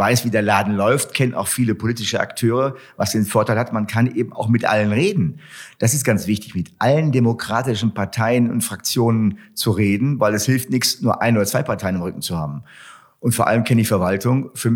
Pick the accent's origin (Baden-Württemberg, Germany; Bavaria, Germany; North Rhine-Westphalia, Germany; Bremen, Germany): North Rhine-Westphalia, Germany; Wuppertal; Das heißt, ich bin hier in Wuppertal geboren, bin hier an Bord und bleibe auch hier vor Ort